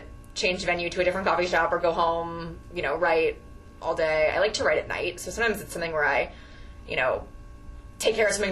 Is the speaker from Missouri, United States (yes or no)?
yes; St. Louis, Missouri, United States; I grew up in St. Louis. My first, like, sports obsession was the home run race in 1998. I was 11